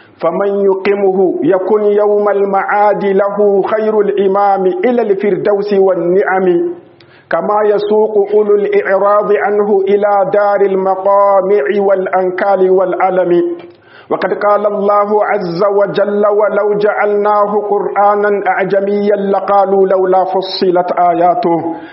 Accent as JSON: {"language": "Arabic", "country": "Niger"}